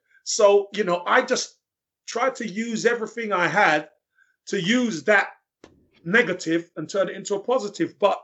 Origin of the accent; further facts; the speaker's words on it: Brixton, London, United Kingdom; There, you know, I'm coming from Brixton, and I'm finding myself. I'm traveling around London on my own.